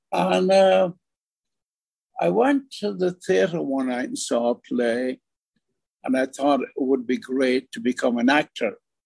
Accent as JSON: {"language": "English", "country": "Ireland", "said": "I said, well, I wouldn't need it. I'm Irish."}